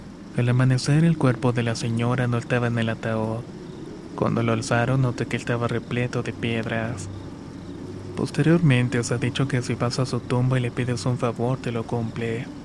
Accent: Chilapa de Álvarez, Guerrero, Mexico; now in Acatlán, Mexico; Soy originario de Chilapa de Álvarez, Guerrero. Actualmente vivo en Acatlán

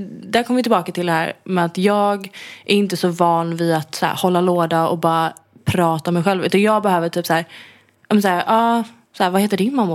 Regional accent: Sweden; Ja, men också jag är svensk.

